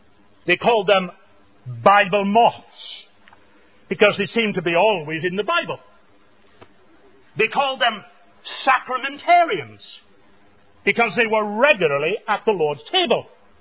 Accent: Enniskillen, Northern Ireland, United Kingdom; I know Epworth better than my hometown of Enniskillen.

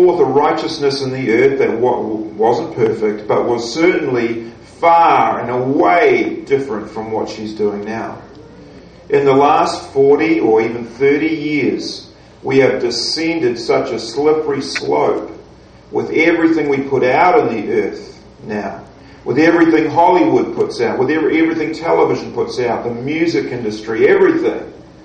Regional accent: New Zealand; Obviously, I come from New Zealand.

